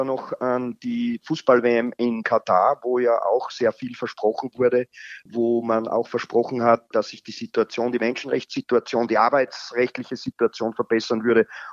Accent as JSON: {"language": "German", "country": "Austria", "said": "Ich gehe aber davon aus, dass wir in Deutschland und auch in Österreich, wo ich herkomme, aufgrund der 50+1-Regel gut geschützt sind."}